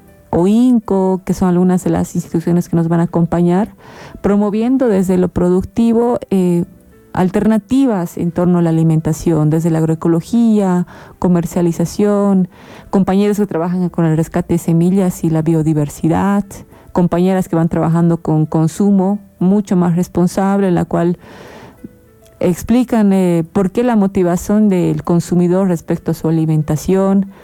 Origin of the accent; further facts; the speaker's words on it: Cochabamba, Bolivia; va a haber una demostración de comidita tradicional a media tarde, como buen cochabambino que se respeta.